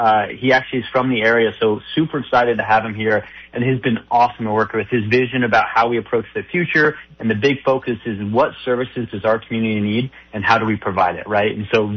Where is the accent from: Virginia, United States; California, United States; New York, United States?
New York, United States; also born or lived in Tucson, Arizona; So originally I'm from New York, just outside of Manhattan. But you know, it's funny. The last few years, I actually was living down in Tucson, Arizona.